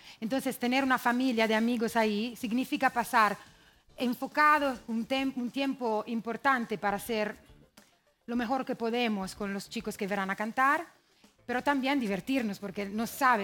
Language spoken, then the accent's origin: Spanish; Italy; Spanish is a second language; Y vino a mi tierra y me dijo, tienes que cantar en español.